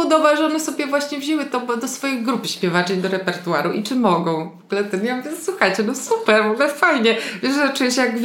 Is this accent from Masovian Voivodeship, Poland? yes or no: yes; Warsaw, Masovian Voivodeship, Poland; No nie, no w połowie, znaczy jestem warszawianką.